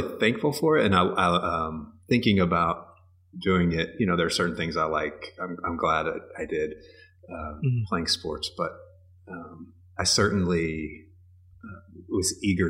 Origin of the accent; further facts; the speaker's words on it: Indiana, United States; I grew up mostly in suburban and rural Indiana, kind of suburban Indianapolis and rural Indiana.